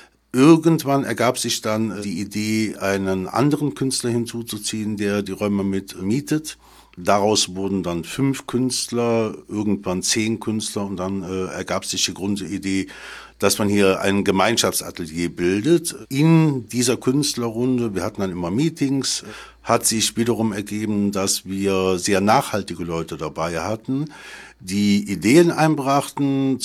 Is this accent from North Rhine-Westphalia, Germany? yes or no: yes; Cologne, North Rhine-Westphalia, Germany; ich stamme aus Köln